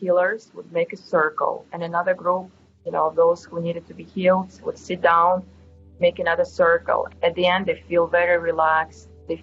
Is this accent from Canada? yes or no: no; Siberia, Russia; English is a second language; moved away as an adult; also born or lived in Central Asia; now in United States; my background is I was born in Russia, the former Soviet Union. Specifically, I lived in the Central Asia region and also Siberia. And I came to the U.S. in 2004. When I was 18, I came to Los Angeles area.